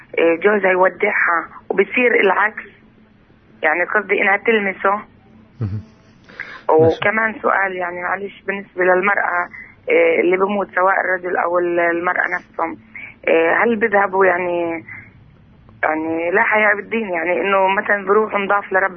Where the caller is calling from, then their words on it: Nablus, West Bank, Palestine; من نابلس.